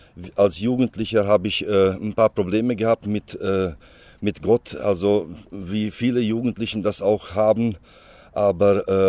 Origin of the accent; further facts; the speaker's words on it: Transylvania, Romania; weil ich Deutscher bin aus Siebenbürgen.